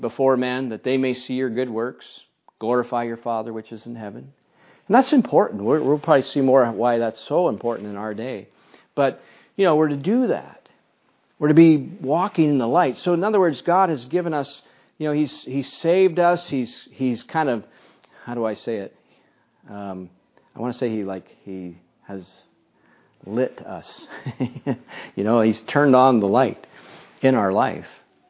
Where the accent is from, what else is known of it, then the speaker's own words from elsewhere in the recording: Pennsylvania, United States; now in Castlegar, Canada; I certainly didn't know when I was, you know, growing up in Pennsylvania. I had no idea where Castlegar, British Columbia was.